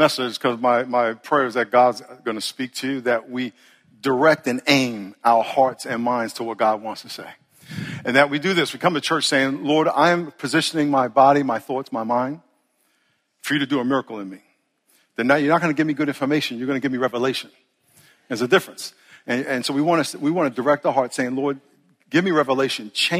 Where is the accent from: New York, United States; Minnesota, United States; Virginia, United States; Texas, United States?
New York, United States; also born or lived in California; Because I grew up in New York, moved to California. We moved all over the place.